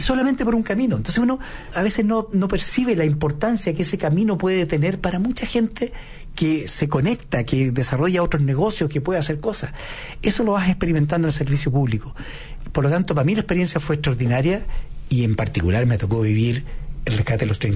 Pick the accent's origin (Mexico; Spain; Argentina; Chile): Chile; Creo que lo que nos distingue como chilenos.